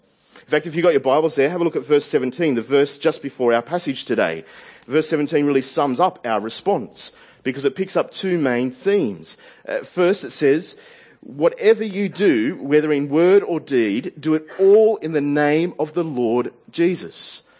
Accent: Sydney, New South Wales, Australia; I can say that because I'm from Sydney.

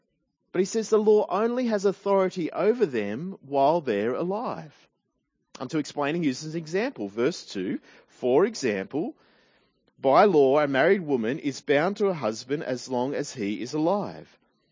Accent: New South Wales, Australia; I can say this because I'm from New South Wales

